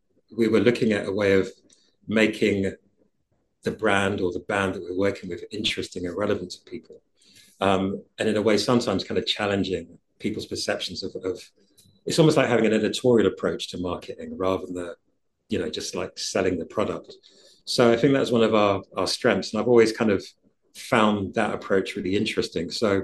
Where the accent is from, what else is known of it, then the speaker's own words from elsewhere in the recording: London, United Kingdom; my identity is that I'm a Londoner. I was born in East London. I pretty much grew up in East London.